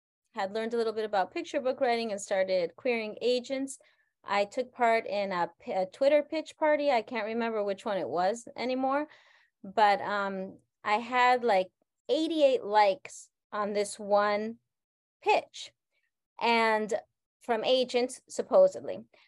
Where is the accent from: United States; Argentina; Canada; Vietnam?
Argentina; I am originally from Argentina.